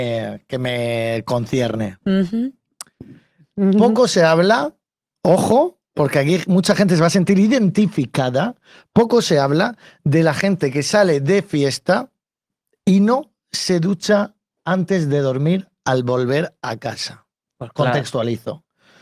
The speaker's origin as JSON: {"language": "Spanish", "town": "La Ñora", "region": "Region of Murcia", "country": "Spain", "said": "de La Añora, región de Murcia. Una pedanía que hay que ir a visitar por la Noria."}